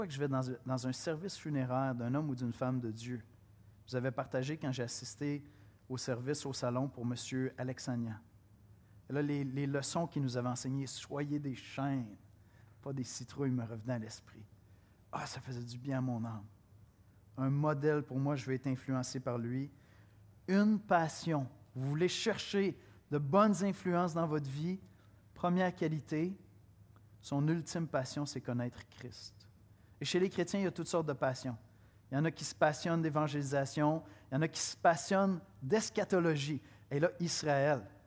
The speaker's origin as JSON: {"language": "French", "country": "Canada", "tie": "born there", "said": "Moi, je suis né au Canada. C'est un bon pays où naître."}